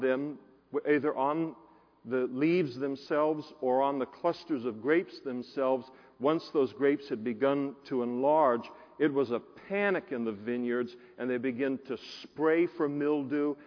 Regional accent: California, United States; I grew up in the Napa Valley.

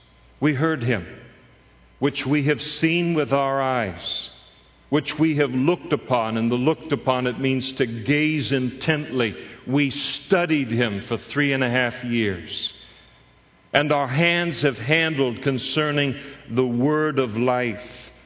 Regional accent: Scotland, United Kingdom; not because I'm a Scot

